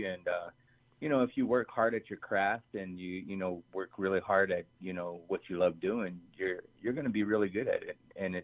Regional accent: Wyoming, United States; also born or lived in Rapid City; I was born in Rapid City, South Dakota, but we moved there to Wyoming when I was just a youngster, and went to school at Wyoming Indian, and then transferred over to St. Stephen's

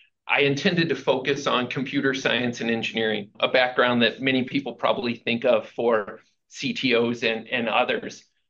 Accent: St. Louis, Missouri, United States; So I was born and raised here in St. Louis, Missouri.

